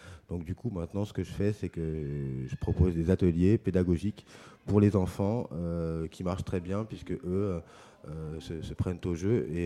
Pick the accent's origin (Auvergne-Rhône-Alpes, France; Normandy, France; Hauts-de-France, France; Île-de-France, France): Île-de-France, France; Paris; je suis parisien, j'ai 40 ans